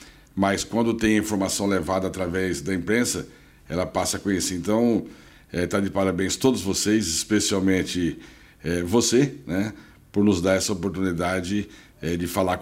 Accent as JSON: {"language": "Portuguese", "town": "Corumbá", "region": "Mato Grosso do Sul", "country": "Brazil", "said": "especialmente da minha terra, Corumbá, Ladária, região pantaneira"}